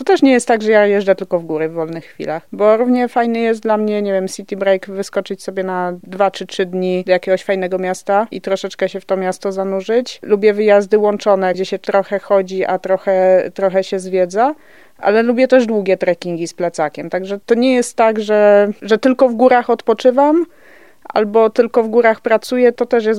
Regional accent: Nowy Sącz, Lesser Poland, Poland; now in Lublin, Poland; ja w ogóle pochodzę z gór, spod Nowego Sącza i w zasadzie góry to miałam od dziecka na wyciągnięcie ręki, wprawdzie nie jakieś super wysokie, takie 800-900 metrów za oknem

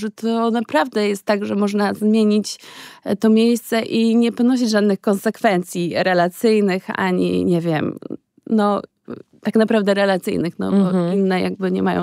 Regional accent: Warsaw, Masovian Voivodeship, Poland; ja mieszkałam całe życie w Warszawie, urodziłam się w Warszawie, jestem warszawianką rodowitą i pierwszy raz jakby wyprowadziłam się na dłużej.

